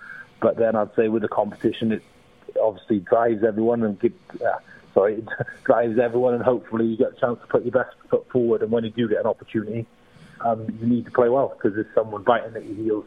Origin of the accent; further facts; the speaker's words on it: Pembroke, Wales, United Kingdom; Yeah, Pembroke, just a bit further down from Haverford West, so my accent's not too strong.